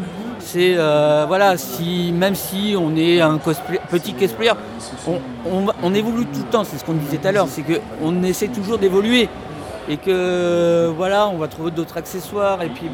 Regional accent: Le Mans, Pays de la Loire, France; Oui, parce que nous, on est du Mans

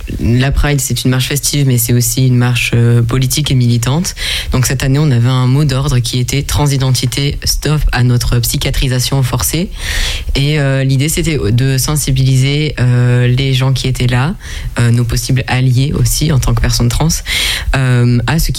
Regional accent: Occitanie, France; Moi, je viens du Tarn.

